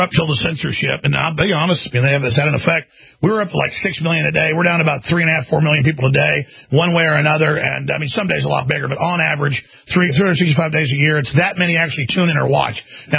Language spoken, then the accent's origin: English; Texas, United States; I mean, I am a guy from Texas that's pro-gun, and I'm pro-life and all the rest of it.